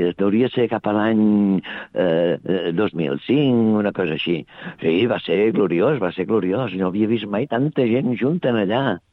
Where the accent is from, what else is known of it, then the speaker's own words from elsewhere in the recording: Sabadell, Catalonia, Spain; El ser de Sabadell, com aquell que diu, perquè jo soc d'aquí, soc del Marenc, soc de la terra, no?